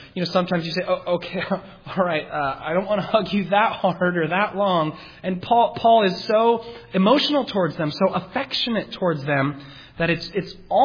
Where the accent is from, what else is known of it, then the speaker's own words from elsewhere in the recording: Massachusetts, United States; I grew up in Massachusetts, as you probably know, and when I was 11 years old, we lived next door to my grandparents